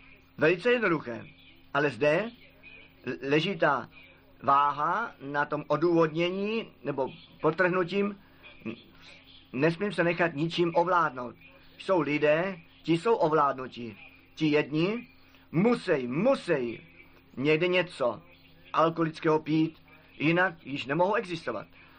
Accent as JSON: {"language": "Czech", "country": "Germany", "second_language": "Czech", "said": "jednoduše jsem řekl, já jsem Němec a přitom to zůstane"}